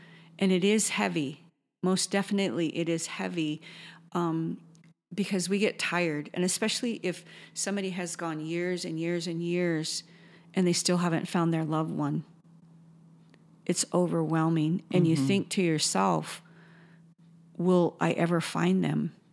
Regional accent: India; And as an Indian woman, it's hard to ask for help from other people because I have that trust issue.

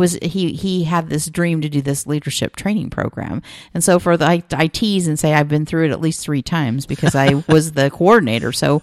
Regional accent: United States; Well, I grew up outside of Marysville in Oliverst.

